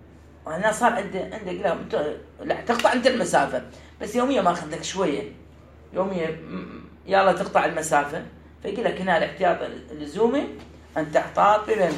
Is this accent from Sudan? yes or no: no; Baghdad, Baghdad Governorate, Iraq; الله أنا من بغداد، أنا إذا طلعت من بغداد وسافرت